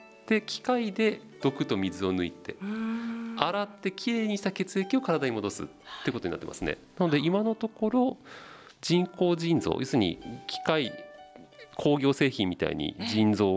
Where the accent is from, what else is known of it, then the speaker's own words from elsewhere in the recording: Tohoku, Japan; 逆に私たち東北人は雪とか寒さには慣れてますけど